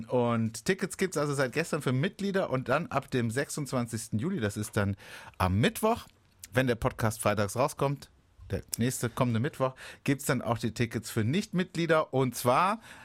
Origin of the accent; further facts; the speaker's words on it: Oberachern, Baden-Württemberg, Germany; Hallo, der SV Oberachern. Das ist meine Heimat. Weißt du, da war ich auf der Schule. Achern und so.